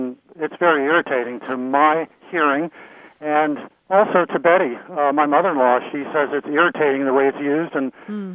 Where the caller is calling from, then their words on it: Vermont, United States; I'm calling from Vermont.